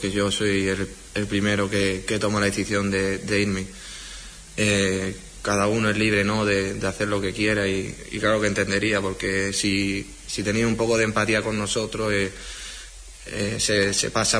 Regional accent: Huelva, Andalusia, Spain; cuando me fui mi primera vez de Huelva fue porque mi carrera futbolística, pues me querían varios equipos de más nivel

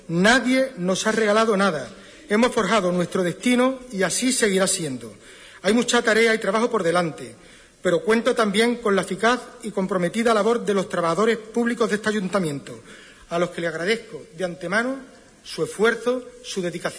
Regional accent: Huelva, Andalusia, Spain; Soy un onubense más

